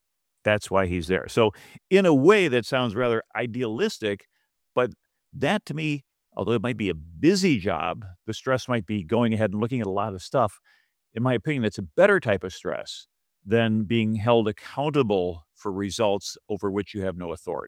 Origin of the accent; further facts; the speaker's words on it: Buffalo, New York, United States; I said, I'm from Buffalo. We had all these Polish guys.